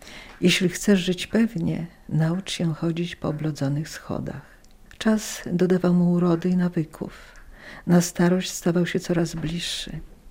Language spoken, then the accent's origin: Polish; Podlaskie Voivodeship, Poland; Ja pochodzę z takiej dzielnicy, gdzie do mostu na Dolistówce, pochodzę z ulicy Nowowarszawskiej.